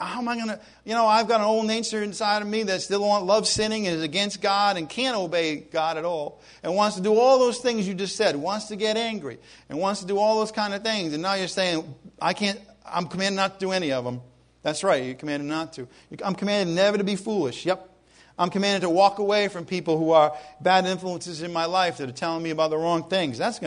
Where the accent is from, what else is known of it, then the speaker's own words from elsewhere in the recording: Ireland; Because, you know, I'm Irish.